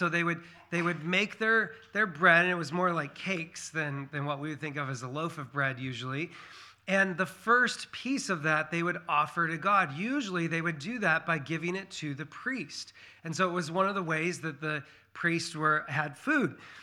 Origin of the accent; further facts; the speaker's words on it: Washington, United States; I grew up in Eastern Washington State, where there was a lot of agriculture and a lot of apple orchards.